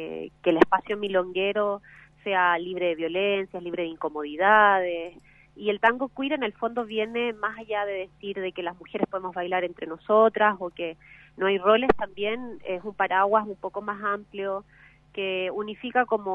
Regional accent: Punta Arenas, Magallanes, Chile; now in Buenos Aires, Argentina; nosotras vivimos allá, yo soy de Punta Arenas, ella es de Capital Federal, Punta Arenas, Chile, y nos encontramos allá cuando yo me fui a vivir a Buenos Aires

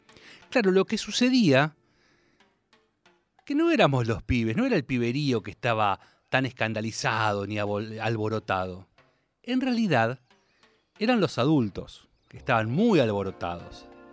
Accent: Bahía Blanca, Buenos Aires Province, Argentina; de mi ciudad natal, Bahía Blanca, cuando en 1990

